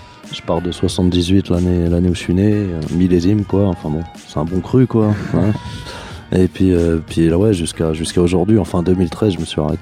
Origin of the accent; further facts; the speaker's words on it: Montreuil, Île-de-France, France; also born or lived in Bagnolet / Fontenay-sous-Bois / Aubervilliers; moi, je suis né à Bagnolet, j'ai grandi à Montreuil, Fontenay-sous-Bois, Aubervilliers, enfin j'ai pas mal voyagé dans la banlieue